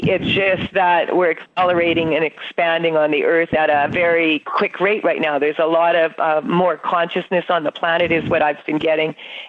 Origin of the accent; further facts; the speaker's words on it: Saskatchewan, Canada; growing up in Saskatchewan, which is, you know, it can get like 40 below, 50 below with the wind chill, and we're talking minus Celsius degrees.